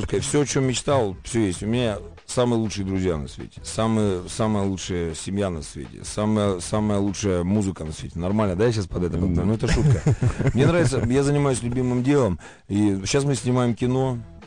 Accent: Rostov-on-Don, Rostov Oblast, Russia; Я же из Ростова

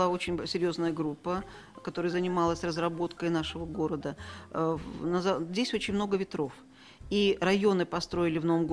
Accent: Tomsk, Tomsk Oblast, Russia; born there; Нет, я родилась в Томске

